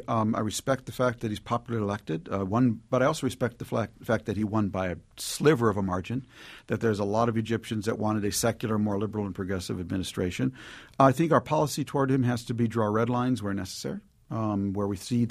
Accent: Minnesota, United States; And it comes from the fact that I grew up in Minnesota in the 50s and 60s and early 70s at a time when Minnesota really worked.

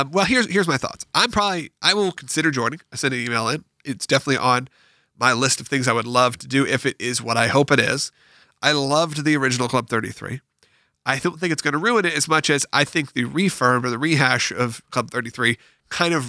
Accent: Orlando, Florida, United States; Will and I grew up in Orlando.

